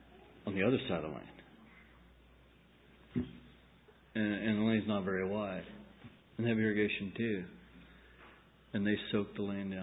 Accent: Oregon, United States; And, you know, I come from the Willamette Valley, and I was used to the intensity here and the way they farm.

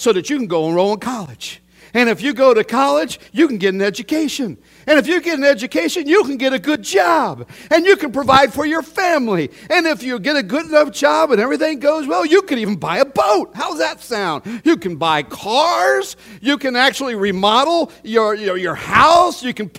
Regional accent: United States; I am an American. And as an American, I am living my life to the fullest that I can as an American and as a Christian American

